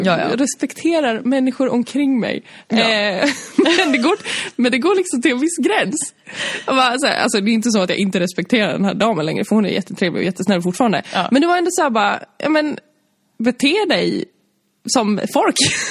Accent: Dalarna County, Sweden; Jag kommer från Dalarna. Så det är obligatoriskt att spela fiol då, va? så jag spelade fiol.

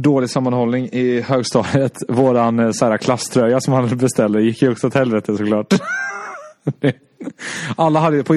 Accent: Hultsfred, Kalmar County, Sweden; När jag varit hemma i Hultsfred.

